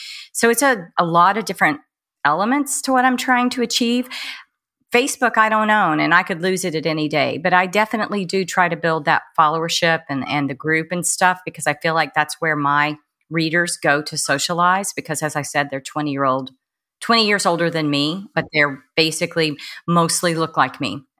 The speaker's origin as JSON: {"language": "English", "town": "Amarillo", "region": "Texas", "country": "United States", "tie": "born or raised there", "said": "I had a series that was based in Texas, in my hometown, and I'm from Amarillo, Texas, for most of my childhood, which is, it's fairly conservative Christian environment."}